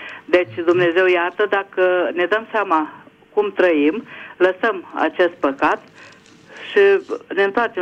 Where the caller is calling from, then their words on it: Budapest, Hungary; din Budapesta.